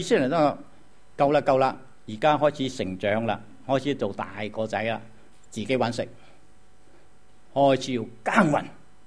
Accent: Guangdong, China; 我哋广东人最好嘢，揾食揾食

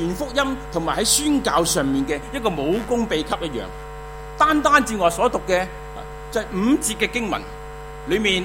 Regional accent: Australia; 我们澳洲人所享的自由很高

